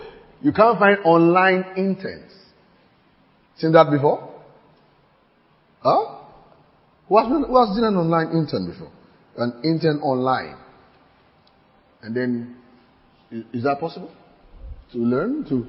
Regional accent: Nigeria; You know, because I'm a Nigerian.

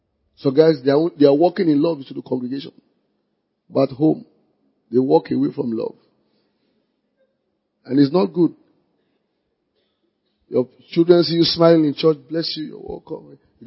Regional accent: Nigeria; because I'm a Nigerian, I'm an African.

